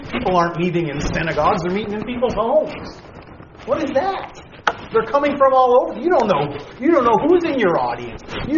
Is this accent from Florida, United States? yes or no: no; New York, United States; And it's awesome when I come from New York. I come from a completely different background than all of you guys.